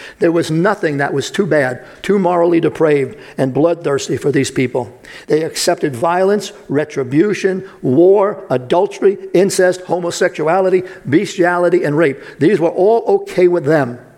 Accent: Brooklyn, New York, United States; But I got to tell you, growing up in Brooklyn, it was the same way.

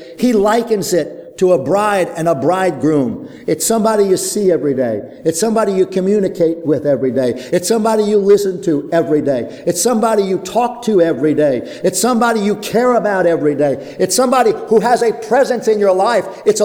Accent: Brooklyn, New York, United States; Growing up in Brooklyn, one of the things my father and my mother constantly drummed into our heads

